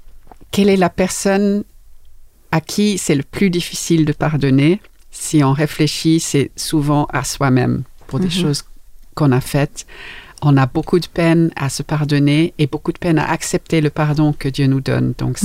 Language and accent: French; England, United Kingdom; accent: English; French is a second language; now in Switzerland; Comme vous entendrez d'après mon léger accent, j'espère, je suis d'origine anglaise et suédoise, mais j'ai grandi essentiellement en Angleterre. Je suis en Suisse depuis plus de 30 ans maintenant.